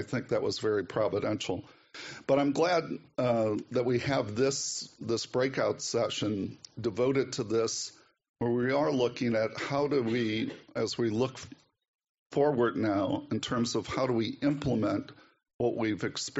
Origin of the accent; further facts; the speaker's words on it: St. Louis, Missouri, United States; now in Kansas City, United States; I'm from the Archdiocese of St. Louis originally. I'm in Kansas City, Kansas now.